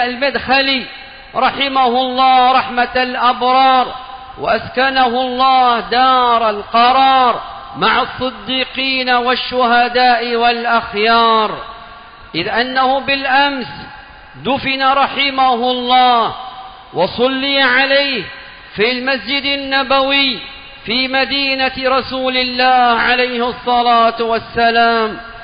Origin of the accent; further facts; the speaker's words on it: Yemen